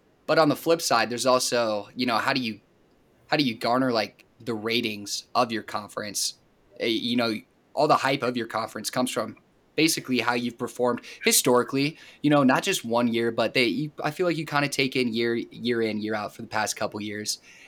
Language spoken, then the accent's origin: English; Iowa, United States; Because I know how I felt watching the game, you know, growing up in Iowa.